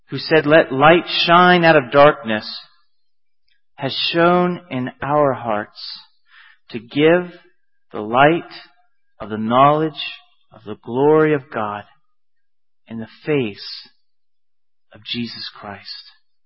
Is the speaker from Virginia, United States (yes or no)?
yes; Roanoke, Virginia, United States; I grew up in Roanoke. I live in the Bible Belt.